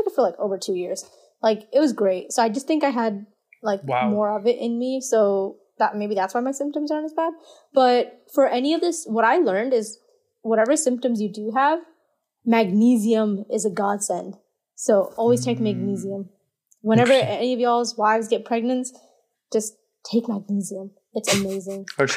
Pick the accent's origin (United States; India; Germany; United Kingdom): India; as an Indian girl, I think you're just very deficient in a lot of stuff